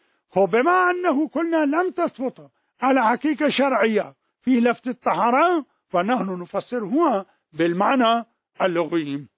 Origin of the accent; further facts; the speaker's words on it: Najaf, Najaf Governorate, Iraq; هذا عندنا في النجف يكون أبو رقبة